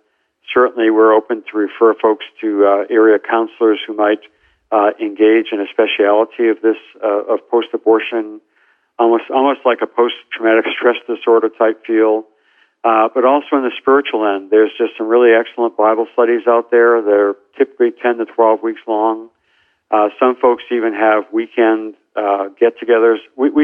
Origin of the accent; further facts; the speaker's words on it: Boston, Massachusetts, United States; Here we were in Boston. I grew up in the Boston area.